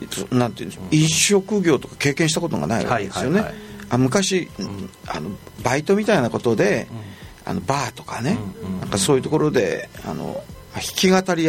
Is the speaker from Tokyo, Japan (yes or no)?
yes; Ota, Tokyo, Japan; もちろん自分が記憶があるのが東京の大田区ですから